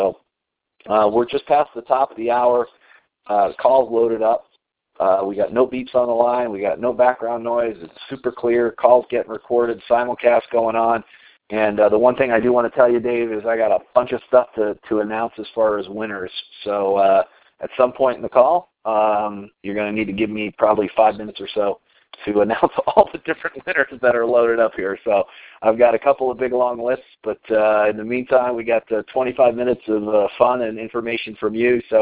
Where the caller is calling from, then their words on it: Colorado, United States; I am calling in from Colorado tonight.